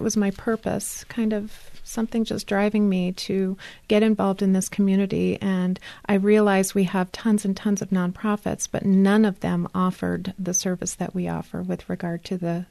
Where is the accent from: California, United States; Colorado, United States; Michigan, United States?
Colorado, United States; Denver; Well, I'm from Denver, and I was very much aware of Dress for Success in Denver